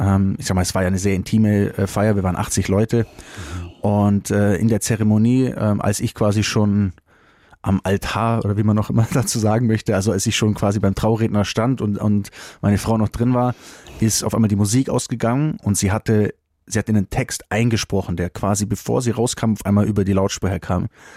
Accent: Kempten, Bavaria, Germany; Naja, am Ende des Tages wahrscheinlich Kempten, also meine Heimat, würde ich jetzt mal sagen. Ich lebe ja bis heute dort.

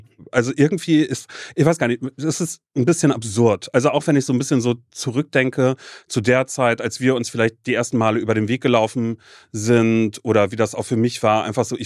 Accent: Brudersdorf, Mecklenburg-Vorpommern, Germany; Also ich bin ja groß geworden in Mecklenburg-Vorpommern und bin in so einem winzigen Dorf, bin ich groß geworden.

